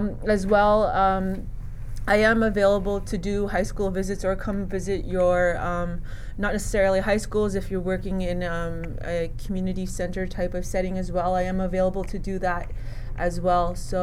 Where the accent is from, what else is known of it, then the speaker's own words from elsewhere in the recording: Wiikwemkoong, Ontario, Canada; I'm originally from Wiquemecong, which is on Manitoulin Island. I attended university in southern Ontario.